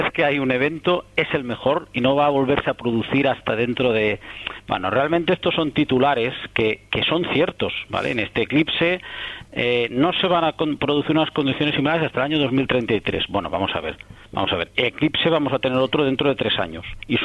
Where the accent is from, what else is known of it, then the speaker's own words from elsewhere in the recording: Catalonia, Spain; yo soy catalán, y mis padres están en Barcelona